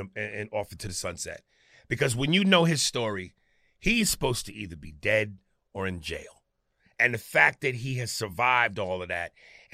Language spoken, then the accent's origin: English; New York, United States; I wear the hat because I'm from New York